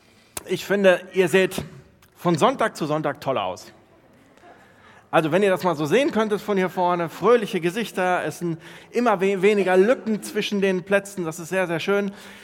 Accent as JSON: {"language": "German", "town": "Neuss", "region": "North Rhine-Westphalia", "country": "Germany", "said": "Ich komme aus Neuss, der ältesten Stadt Deutschlands."}